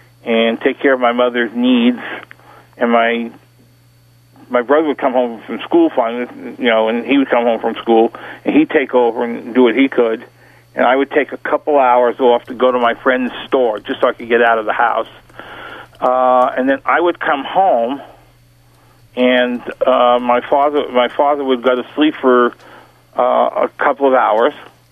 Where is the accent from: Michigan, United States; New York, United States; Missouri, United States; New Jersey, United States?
New York, United States; Brooklyn; On the other hand, I was brought up in Brooklyn. I'm a street kid, so I was, anyway.